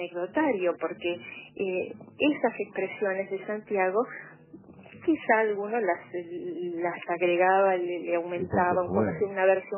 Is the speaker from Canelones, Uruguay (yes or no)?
no; Rocha, Uruguay; No, yo soy de Rocha.